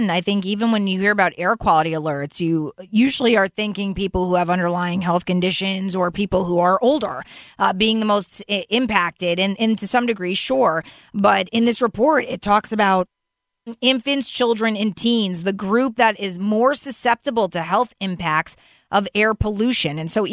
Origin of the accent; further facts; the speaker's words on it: New England, United States; also born or lived in Vermont; I was born and raised in New England. I'm an outdoors girl through and through.